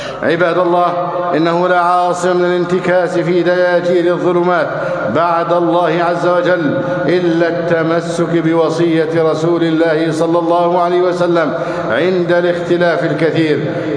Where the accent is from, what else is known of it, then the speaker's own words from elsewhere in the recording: Egypt; اللهم احفظ بلدنا مصر أمنا أمانا، سخاء رخاء